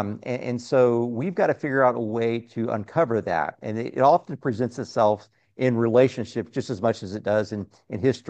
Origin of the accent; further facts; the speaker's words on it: Corpus Christi, Texas, United States; growing up in Corpus Christi, just a few streets down